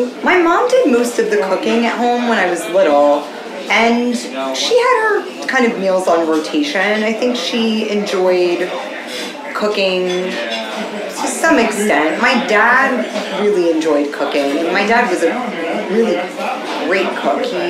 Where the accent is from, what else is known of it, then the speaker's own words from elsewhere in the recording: Manhattan, New York, United States; So we grew up in the city. I was born and raised in Manhattan. I was born in Lenox Hill Hospital.